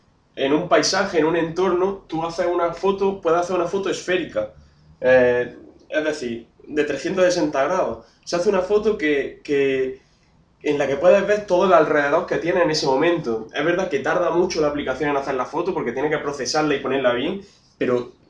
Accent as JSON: {"language": "Spanish", "town": "Granada", "region": "Andalusia", "country": "Spain", "said": "nosotros que somos de Granada"}